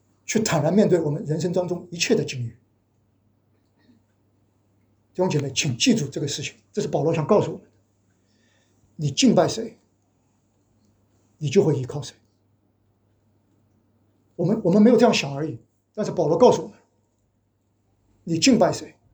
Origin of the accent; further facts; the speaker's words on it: China; 我们中国人都知道秘诀是不外传的，而且秘诀是最最最最重要的。